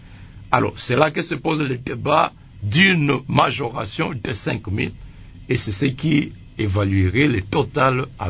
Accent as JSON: {"language": "French", "town": "Goma", "region": "North Kivu", "country": "DR Congo", "said": "Je viens de Goma"}